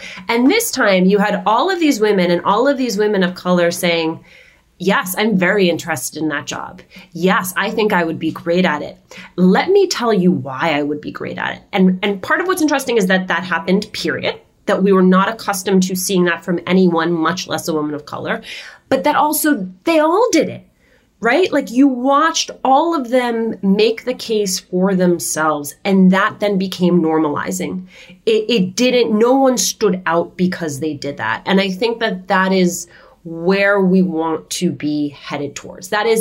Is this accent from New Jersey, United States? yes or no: yes; Union City, New Jersey, United States; We grew up in Union City, New Jersey. It was where the Cubans who didn't go to Miami went. It was called Havana on the Hudson.